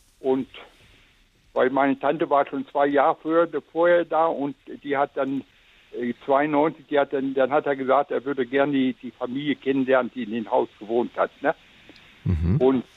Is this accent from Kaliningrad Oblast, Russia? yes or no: yes; Yantarny, Kaliningrad Oblast, Russia; now in Germany; Ich komme aus dem Samland, aus Jani. Jantani heißt das heute. Früher hieß es Palmicken. Ne? Mhm. Das liegt in ungefähr 40 Kilometer vom Königsberg weg.